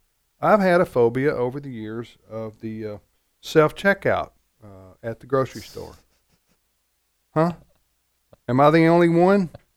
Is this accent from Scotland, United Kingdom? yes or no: yes; Scotland, United Kingdom; we shred the King's English is because we're from Scotland.